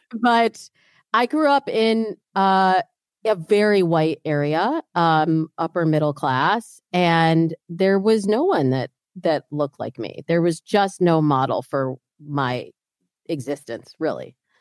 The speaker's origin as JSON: {"language": "English", "region": "Midwest", "country": "United States", "tie": "born or raised there", "said": "But I really struggled growing up in the Midwest."}